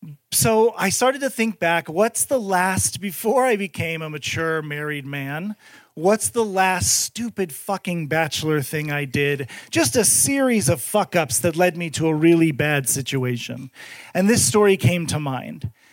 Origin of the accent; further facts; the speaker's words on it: California, United States; I grew up in California and I was like, we used to have fucking ants.